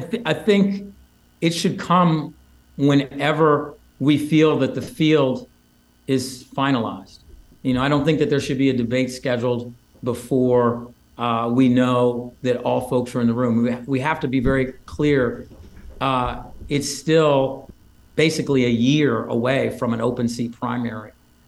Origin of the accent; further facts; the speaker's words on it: Iowa, United States; born there; You know, I was born in Iowa.